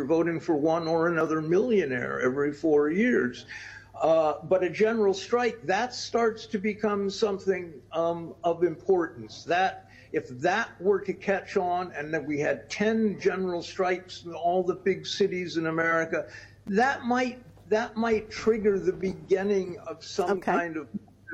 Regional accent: United States; now in Norway; Look, I live in Norway. We have universal health care here. As an American in Norway, I still find it remarkable

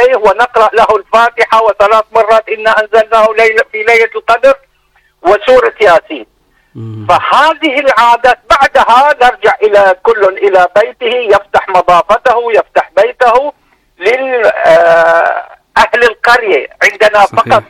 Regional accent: Syria; عندنا في سوريا عندما كنا وقبل أن يخرجنا هؤلاء من دورنا

